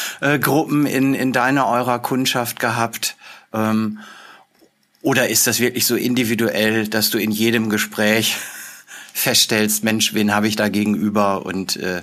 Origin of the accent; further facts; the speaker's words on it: Minden, North Rhine-Westphalia, Germany; Also ich bin ja aus Minden in Ostwestfalen